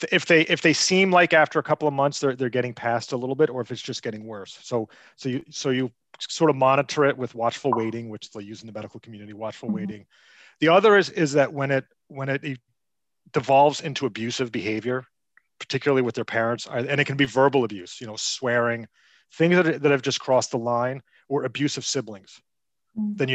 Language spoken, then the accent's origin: English; Northeast, United States; also born or lived in Portland, Maine; now in Florida, United States; I'm living in Florida now, but I'm from the Northeast. I was living in Maine.